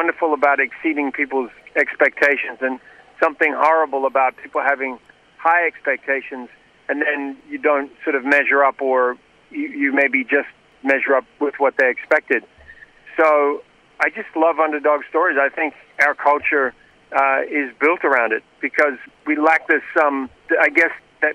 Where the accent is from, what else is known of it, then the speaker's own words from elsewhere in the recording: New Zealand; I'm from New Zealand